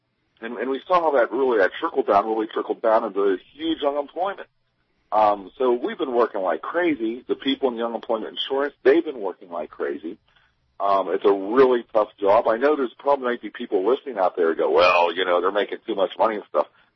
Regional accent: Pennsylvania, United States; I'm from Western Pennsylvania, the mills were still, or there were still mills you could get a job into, you know, in a manufacturing plant

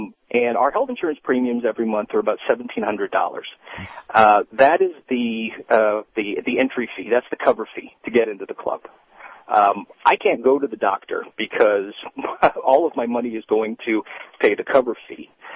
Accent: Canada; now in United States; We're both Canadian.

